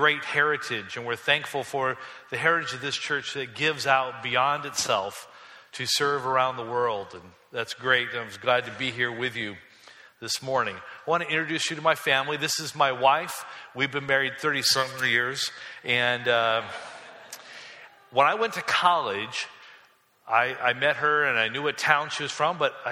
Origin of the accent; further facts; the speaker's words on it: Michigan, United States; I'm from West Michigan, and so we're used to weather like this